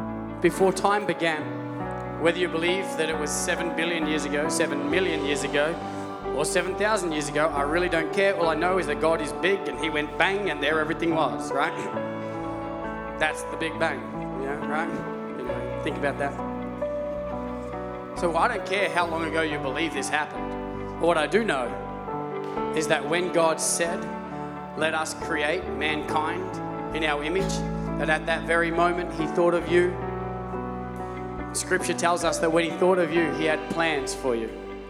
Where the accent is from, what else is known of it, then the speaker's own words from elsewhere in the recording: Australia; Because I'm Australian and she owns Australia.